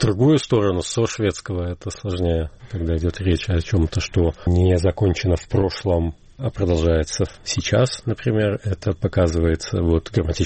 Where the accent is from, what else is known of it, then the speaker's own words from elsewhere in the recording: Belarus; moved away as an adult; now in Sweden; Я приехал в Швецию из Беларуси, соответственно, я работал на русском и на белорусском языке до отъезда.